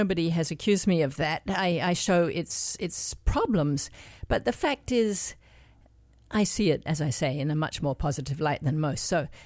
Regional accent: Australia; I can tell you, as an Australian, they just loved her.

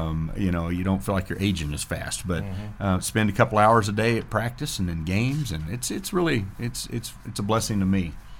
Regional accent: New Mexico, United States; also born or lived in Arlington / Oklahoma; We moved around some. I lived in Oklahoma. I was born in Arlington, graduated high school in New Mexico.

